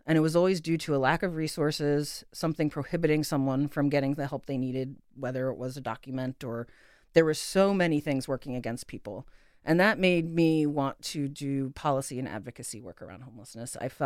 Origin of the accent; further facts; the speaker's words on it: Bear, Delaware, United States; I'm a Delawarean. Born and raised in Bear before it was current day Bear, when there were still some farm fields there.